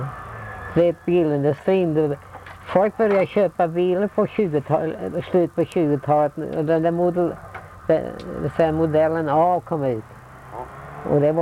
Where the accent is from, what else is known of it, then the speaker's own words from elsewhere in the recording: Sweden; Nej, så jag är svensk.